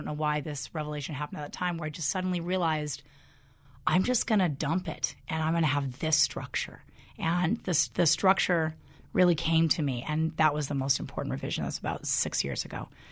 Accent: Colorado, United States; Right outside, basically Denver. West of that is Evergreen, which has slowly become incredibly yuppie. And then west of that is Idaho Springs, which is also looks like Aspen now when you go downtown. But I grew up in the mounta

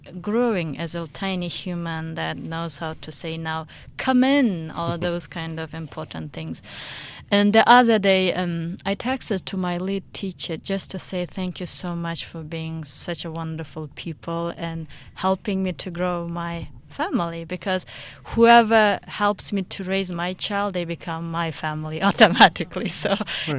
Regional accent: Tajikistan; English is a second language; It's called Tajikistan. Okay. And it's a very tiny country. It was part of Soviet Union in the past, and now it's independent.

